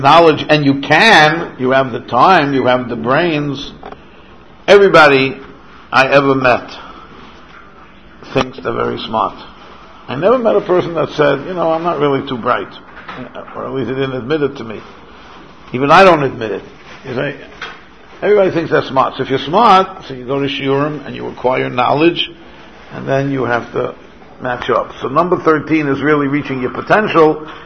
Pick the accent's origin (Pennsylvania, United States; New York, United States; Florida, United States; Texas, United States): New York, United States; New York City; I grew up on the Lower East Side when it was a communal sukkah for hundreds of families.